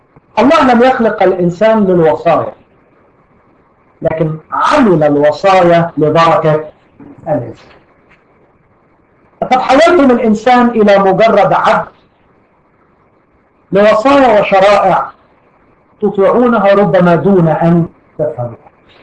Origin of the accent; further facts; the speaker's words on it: Egypt; عندنا في مصر يقولوا تكش، عارفين يعني تكش؟